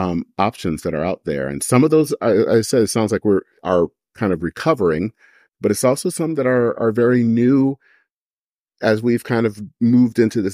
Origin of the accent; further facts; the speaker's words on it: Michigan, United States; And it was very common with a lot of the, especially in as I was growing up in the Black church, that a lot of African-American ministers worked, and I worked in and lived in the Eastern part of Michigan.